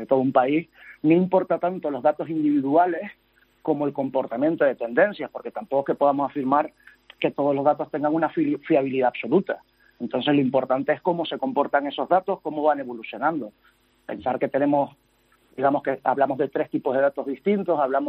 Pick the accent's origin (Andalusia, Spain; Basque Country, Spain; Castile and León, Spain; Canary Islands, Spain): Canary Islands, Spain; yo soy canario